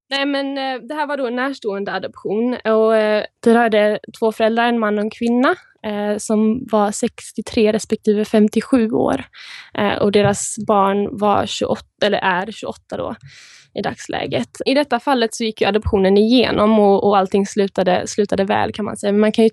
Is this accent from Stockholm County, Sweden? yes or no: no; Malmö, Skåne, Sweden; jag kommer ju från Malmö så att Lund blev liksom det självklara valet.